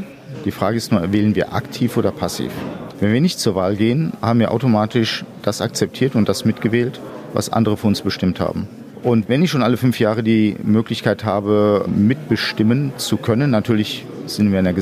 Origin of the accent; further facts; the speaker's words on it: Mainz, Rhineland-Palatinate, Germany; ich komme aus Mainz